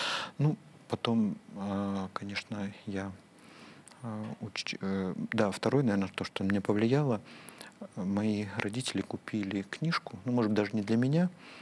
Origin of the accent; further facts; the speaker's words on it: Almaty, Kazakhstan; Так получилось, что я родился в Алма-Ате. Причем в такой части Алматы, кто ее знает, в верхней части города, и наши окна четвертого этажа выходили на горы.